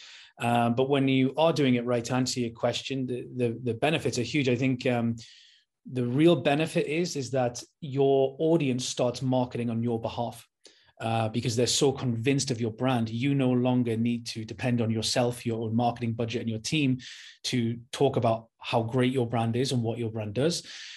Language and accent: English; Newcastle, North East England, United Kingdom; I'm from Newcastle, the north of England.